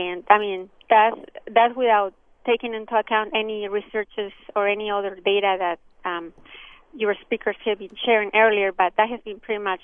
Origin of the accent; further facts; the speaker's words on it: Mexico; now in Raleigh, United States; I'm calling from Raleigh, and I wanted to share that since I moved here 6 years ago, I'm originally from Mexico.